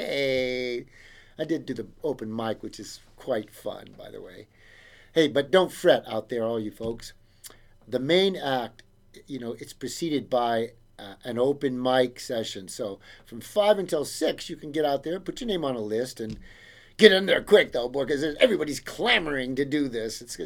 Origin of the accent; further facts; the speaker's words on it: Oakland, California, United States; born there; I was born, yes, in Oakland, California. Nice place to be from.